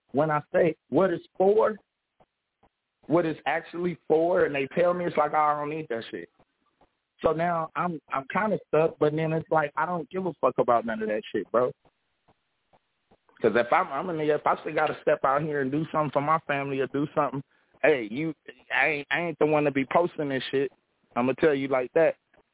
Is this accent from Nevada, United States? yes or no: no; Los Angeles, California, United States; I'm from Crenshaw and Slauson, so I was born and raised on that side of town. L.A. is my stomping ground, bro.